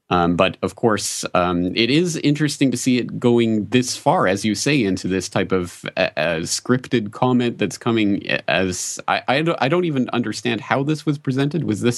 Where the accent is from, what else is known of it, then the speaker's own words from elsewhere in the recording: Canada; now in Japan; And it's certainly as a Canadian and as someone now in Japan, it's not something that manifests itself to that great a degree in, I think, any other culture that I've ever experienced.